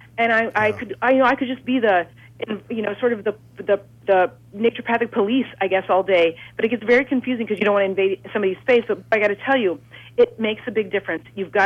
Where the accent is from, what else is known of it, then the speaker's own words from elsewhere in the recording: Ohio, United States; I'm a girl from Ohio. People say, what's my heritage? And I just say American.